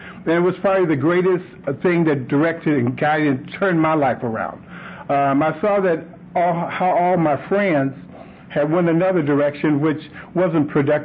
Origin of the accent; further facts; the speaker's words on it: Los Angeles, California, United States; I remember when I was a kid, you know, growing up in Los Angeles, California, there wasn't a whole lot of wildlife for me to do.